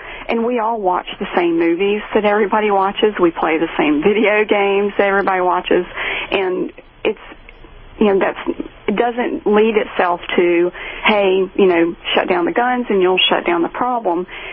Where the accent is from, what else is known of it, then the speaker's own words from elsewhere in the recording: South Carolina, United States; And I am from the South. I spent my entire life in the South and in South Carolina, where gun ownership is a fairly high percentage.